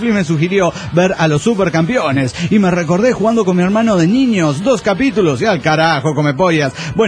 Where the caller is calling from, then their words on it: Trelew, Chubut, Argentina; Nave desde el sur resistiendo siempre